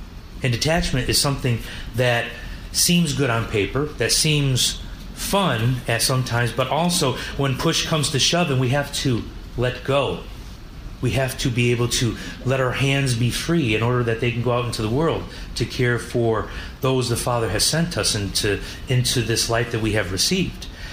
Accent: Michigan, United States; And I'm trying to not fall into my accent, being that I'm from an area of Michigan right next to the Canadian border

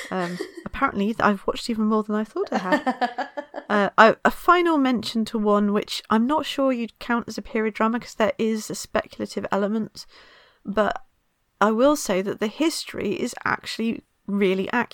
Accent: Scotland, United Kingdom; as a Scot, people were like, yeah, that's how we think of things, you know?

